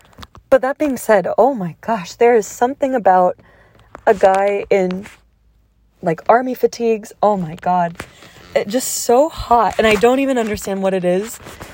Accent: United States; you know, I'm American and I speak English.

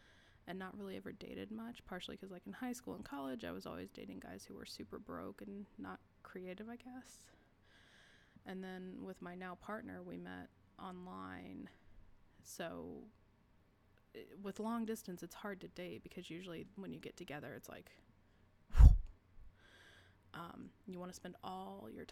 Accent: Texas, United States; It's just my comfort food from being a kid growing up in South Texas.

